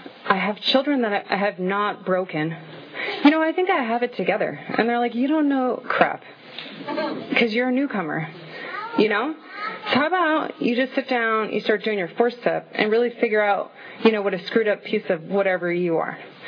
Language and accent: English; California, United States; now in Fresno, United States; I'm from the Bay Area. I moved down here about 2.5 years ago. And by down here, I mean Fresno.